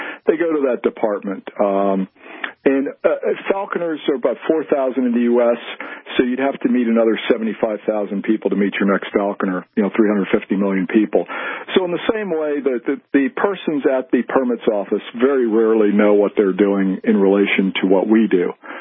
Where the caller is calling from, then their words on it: Pennsylvania, United States; I'm calling from Pennsylvania.